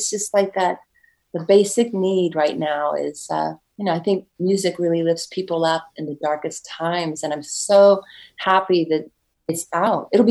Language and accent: English; San Antonio, Texas, United States; In my hometown of San Antonio, exactly.